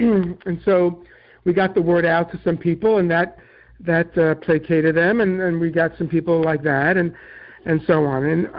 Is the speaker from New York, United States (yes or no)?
yes; New York City, New York, United States; Now, when I'm from New York City, so when we talk about the tri-state, it's New York, New Jersey, and Connecticut. Out here in the Midwest, it's Indiana, Ohio, and Kentucky, a little bit different.